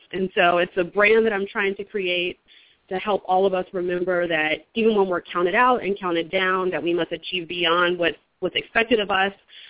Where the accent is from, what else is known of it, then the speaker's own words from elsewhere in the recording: Hampton, Virginia, United States; now in Washington, D.C., United States; I am based in Washington, D.C., right in the heart of the city. I'm originally from Hampton, Virginia, so I've stayed in the Mid-Atlantic region